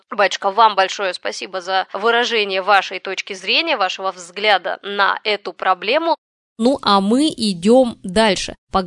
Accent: Yekaterinburg, Sverdlovsk Oblast, Russia; В Екатеринбурге у нас в родном городе тоже начали бороться с иностранными вывесками

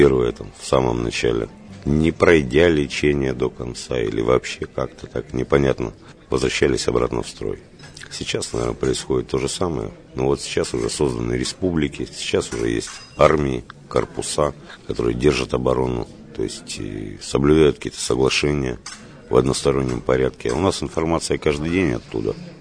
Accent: Crimea, Ukraine; То есть я с Крыма, я позже пришел.

